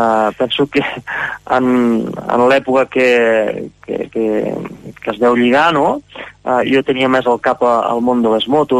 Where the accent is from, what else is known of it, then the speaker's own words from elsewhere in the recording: Oliana, Catalonia, Spain; Bé, vaig néixer a la Seu d'Urgell, però soc d'Oliana i vivim a Oliana, no?